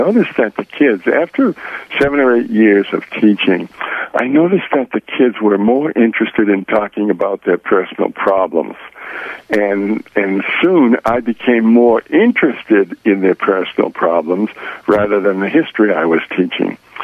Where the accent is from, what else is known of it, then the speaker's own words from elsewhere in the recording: Boston, Massachusetts, United States; born there; moved away as an adult; I was born in Boston and went to California after I got out of the Army